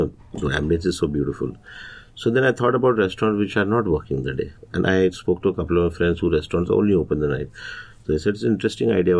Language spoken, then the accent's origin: English; Pune, Maharashtra, India; Pune is my hometown.